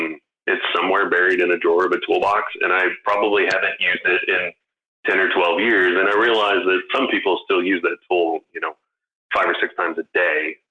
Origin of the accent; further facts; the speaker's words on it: Midwest, United States; they weren't the toys out here on the West Coast like they were growing up in the Midwest.